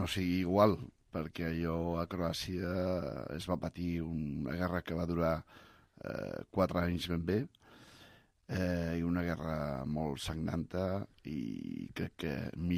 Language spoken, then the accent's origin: Catalan; Catalonia, Spain; des del punt de vista ciutadà de Catalunya, que sóc català, ciutat de peu